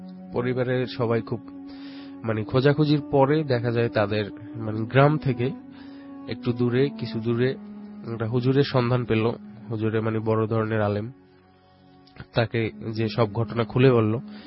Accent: Mirpur, Dhaka Division, Bangladesh; মিরপুর থেকে আসছি, মিরপুর এক।

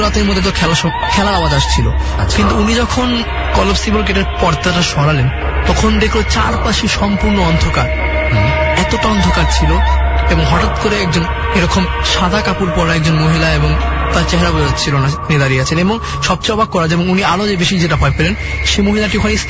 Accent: Dhaka, Dhaka Division, Bangladesh; আমি একজন student, inter first ইয়ারে পড়ছি এবং পুরন ঢাকা থেকে এসেছি।

